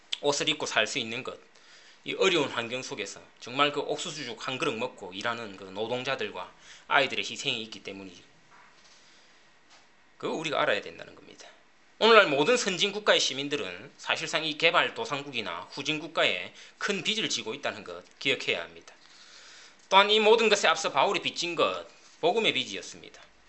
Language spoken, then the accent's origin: Korean; South Korea; 한국에서 왔다고 하면은 다들 고마워하는 눈빛으로